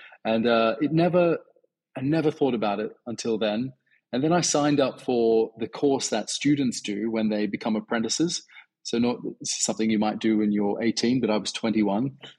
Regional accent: Sydney, New South Wales, Australia; I was born and raised in Sydney. And I would say that Lebanese heritage is a huge part of my palate and of my experience.

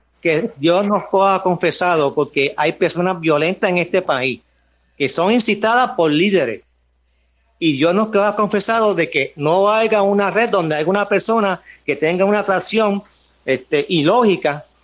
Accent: Puerto Rico; yo soy ciudadano americano boricua, de Puerto Rico.

